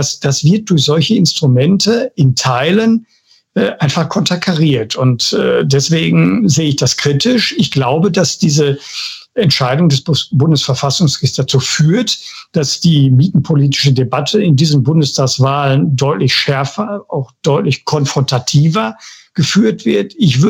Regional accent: Bochum, North Rhine-Westphalia, Germany; Ich komme aus dem Ruhrgebiet. Ich bin Bochumer.

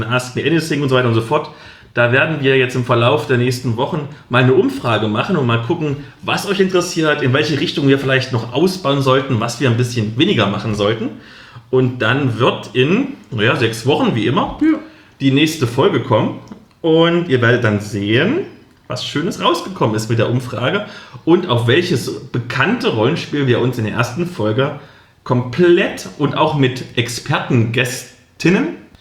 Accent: East Germany, Germany

